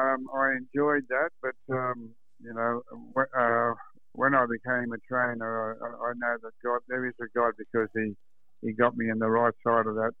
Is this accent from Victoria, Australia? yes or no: no; Erskineville, New South Wales, Australia; Oh, mate, very much a product of the Housing Commission of Erskineville.